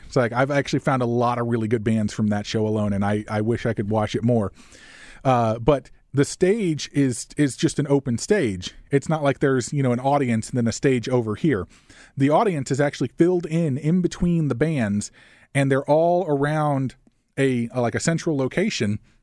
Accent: Illinois, United States; you're from Illinois, I'm from Illinois. It's like, it just comes up in conversation sometimes.

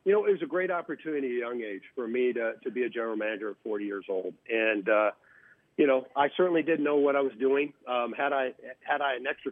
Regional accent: Indiana, United States; also born or lived in Wisconsin; Having grown up in Indiana, so the Midwest is more in my roots anyway.

